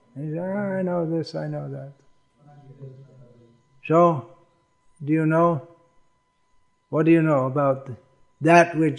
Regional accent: England, United Kingdom; Growing up in England, where people say the part of England I'm from

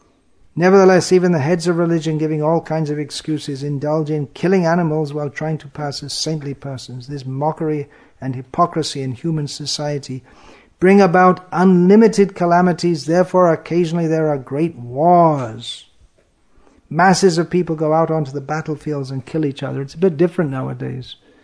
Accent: England, United Kingdom; born or raised there

